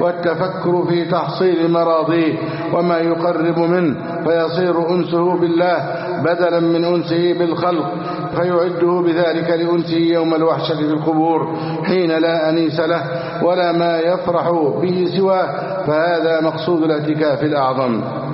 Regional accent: Egypt; اللهم احفظ بلدنا مصر أمنا أمانا

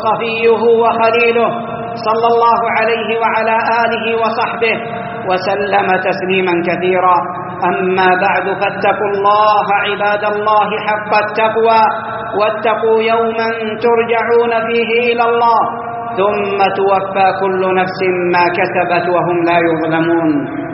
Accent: Saudi Arabia; بلادنا المملكة العربية السعودية

